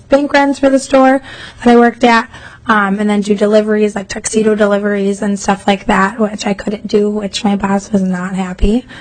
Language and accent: English; Otsego, Minnesota, United States; born or raised there; now in Minneapolis, United States